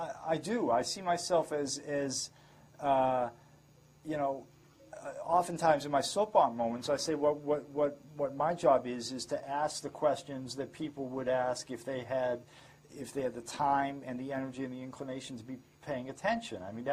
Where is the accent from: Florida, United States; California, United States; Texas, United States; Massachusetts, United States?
Massachusetts, United States; and I grew up in Massachusetts, and I was more fond of the Northeast than I was of the South